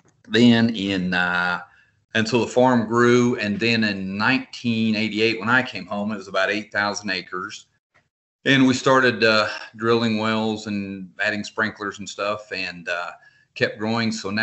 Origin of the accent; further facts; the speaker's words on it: Elkhart, Kansas, United States; Well, I was born and raised here in Elkhart, Kansas. I graduated from high school in 1982.